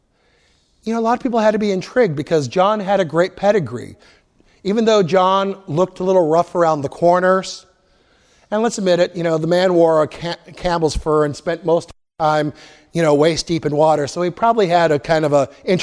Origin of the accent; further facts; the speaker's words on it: Central City, Nebraska, United States; I grew up in Nebraska, and I grew up in a county called Merrick, which is pretty well central Nebraska, and the town I went to high school in and lived in was Central City